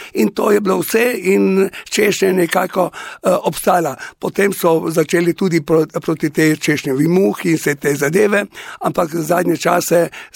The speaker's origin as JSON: {"language": "Slovenian", "town": "Goriška Brda", "region": "Gorizia", "country": "Slovenia", "said": "Verjamte, mnogi so me prašali, odkje sem, no in sigurno sem rekel iz Brd."}